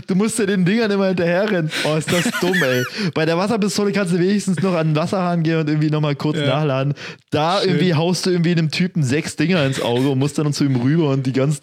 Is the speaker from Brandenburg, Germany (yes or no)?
yes; Cottbus, Brandenburg, Germany; Meine Heimat in Cottbus?